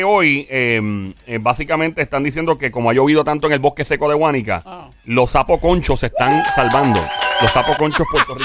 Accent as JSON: {"language": "Spanish", "town": "Cagua", "region": "Aragua", "country": "Venezuela", "said": "Tú pareces de Cagua. Y yo soy de Cagua."}